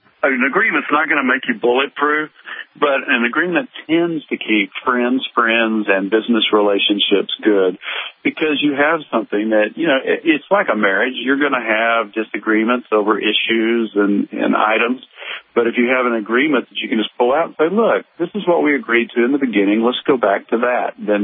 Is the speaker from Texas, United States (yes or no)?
yes; Texas, United States; There's like 90,000 in my home state of Texas.